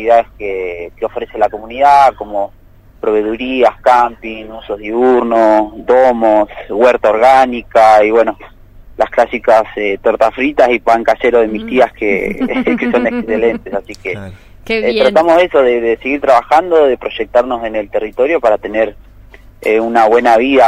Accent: Argentina; Nosotros somos ciudadanos argentinos, tenemos una nacionalidad mapuche porque tenemos un idioma propio

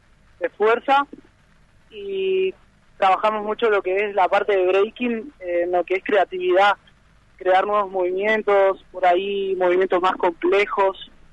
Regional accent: Argentina; Soy el único argentino en la categoría de varones que va a representar. Uh-huh. Así que nada, estoy a pleno entrenando. Justamente me vine a Buenos Aires

